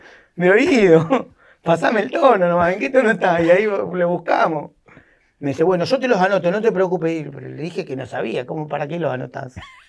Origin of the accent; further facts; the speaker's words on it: San Fernando, Buenos Aires Province, Argentina; primero que no soy porteño, soy de San Fernando con Urbano.